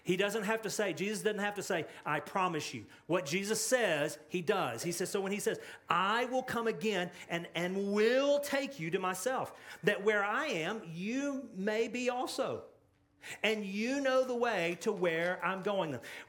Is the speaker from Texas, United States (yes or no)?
yes; Dallas, Texas, United States; We're from the Dallas, Texas area, and there are a lot of ways for us to get to Dallas.